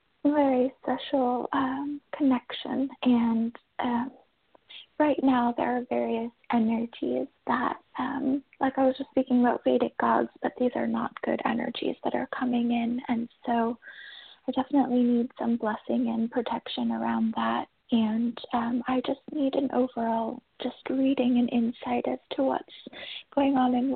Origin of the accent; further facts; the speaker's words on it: New York, United States; I'm from New York